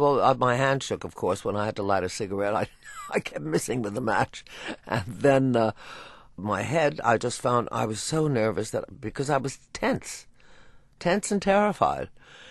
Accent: New York, United States; I'm a New Yorker, you know, surrounded by tall buildings.

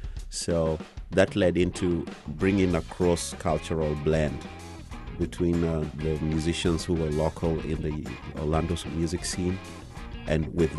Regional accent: Nairobi, Kenya; Growing up in Nairobi, which is very metropolitan

